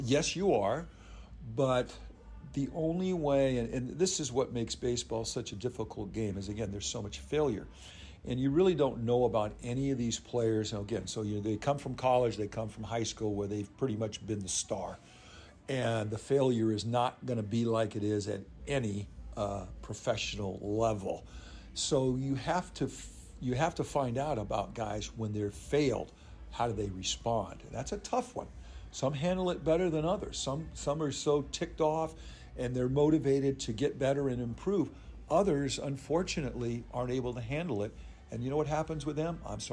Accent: San Diego, California, United States; even though I'm a San Diegan. I'm from California, but I enjoyed coming to Florida.

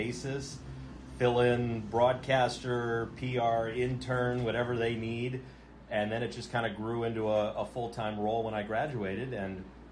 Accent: Palo Alto, California, United States; Well, I'm from the Bay Area. I grew up about 20 minutes from here up the peninsula in Palo Alto.

